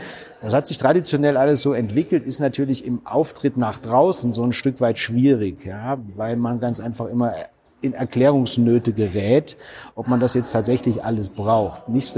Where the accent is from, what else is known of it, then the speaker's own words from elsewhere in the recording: Thuringia, Germany; now in Frankfurt, Germany; ich komme aus Thüringen, ich komme vom Dorf.